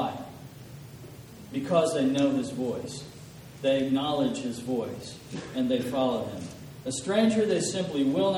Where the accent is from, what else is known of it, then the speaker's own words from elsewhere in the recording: Arkansas, United States; I'm from Arkansas. I mean, you know, we speak another language, but it's not Greek.